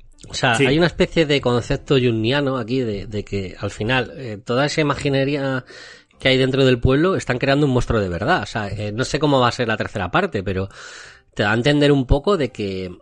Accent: Madrid, Community of Madrid, Spain; yo que soy de Madrid

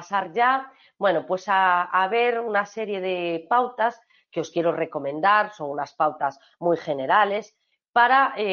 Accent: Galicia, Spain; Yo, por ejemplo, que soy gallega

